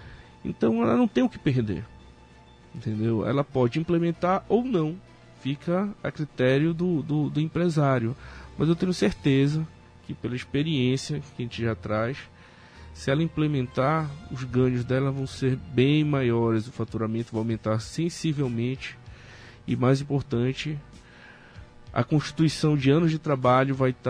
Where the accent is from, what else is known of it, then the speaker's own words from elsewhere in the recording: Macapá, Amapá, Brazil; Eu estou muito feliz de estar aqui em Macapá, na minha terra, onde nasci.